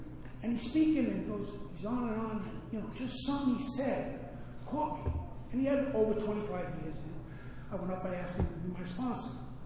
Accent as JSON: {"language": "English", "region": "New York", "country": "United States", "also_born_or_lived": "Auburn", "said": "I said, I guess I'm from upstate New York. I've been up there a lot longer than I've been in the city. But now I live in Woodstock, and I really enjoy it."}